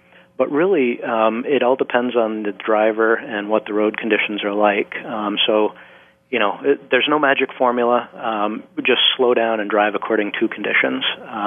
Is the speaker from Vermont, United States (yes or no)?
yes; Vermont, United States; when I was younger growing up in Vermont